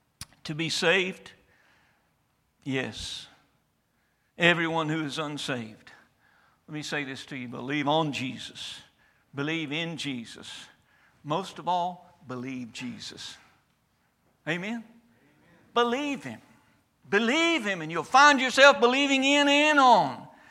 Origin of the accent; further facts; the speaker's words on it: Texas, United States; born there; I am thankful to be born in America. I'm about equally thankful I was born in Texas.